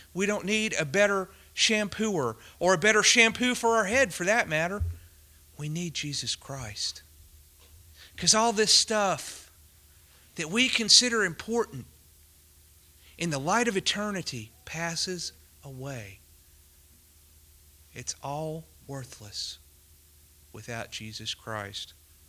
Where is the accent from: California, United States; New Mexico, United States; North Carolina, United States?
North Carolina, United States; Winston-Salem; When you think of my hometown, Winston-Salem, you think of cigarettes.